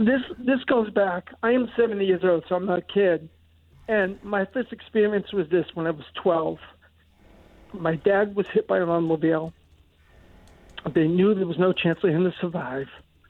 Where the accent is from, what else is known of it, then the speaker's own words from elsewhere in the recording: New England, United States; I'm from New England.